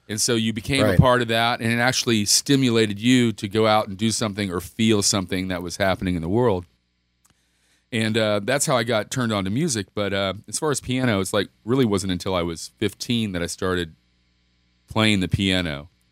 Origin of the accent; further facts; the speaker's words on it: West Palm Beach, Florida, United States; And, you know, South Florida, I'm a native. I was born in West Palm Beach. And it's always been tough down here.